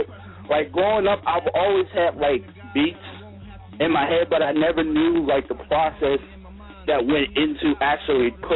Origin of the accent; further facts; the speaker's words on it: Richmond, Virginia, United States; I am from Richmond, Virginia. Born